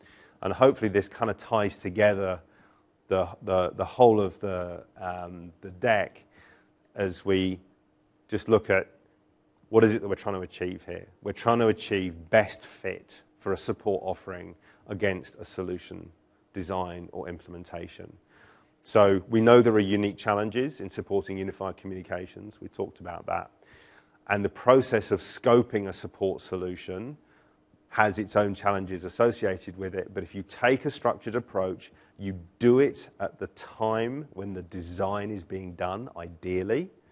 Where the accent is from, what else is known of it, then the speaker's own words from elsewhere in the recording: United Kingdom; I'm British, so this is excited as I get